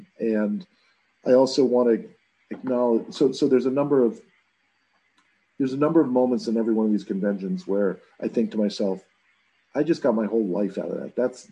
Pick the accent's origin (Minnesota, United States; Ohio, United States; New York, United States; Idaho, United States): Ohio, United States; Solon; born there; I was born. I was born in Solon, Ohio.